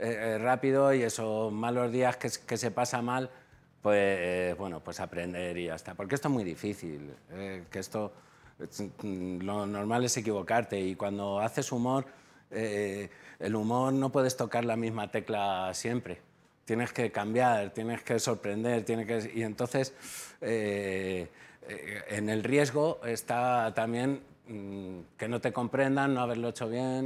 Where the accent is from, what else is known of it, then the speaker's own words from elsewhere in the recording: Albacete, Castilla-La Mancha, Spain; No, yo soy de Albacete.